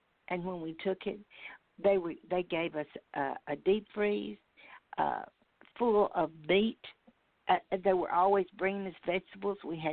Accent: the South, United States; I was from the South.

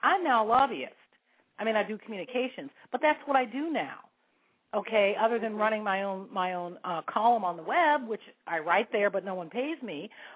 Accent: San Francisco, California, United States; Whereas when I was growing up in San Francisco, nobody that any of us knew saw a therapist.

